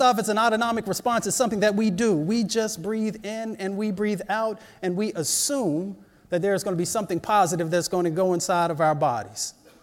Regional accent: Appalachia, United States; they don't realize that I come from Appalachia.

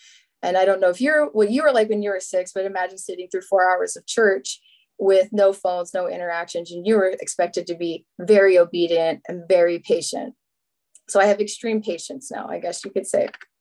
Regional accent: Phoenix, Arizona, United States; born there; I was born in Phoenix, Arizona.

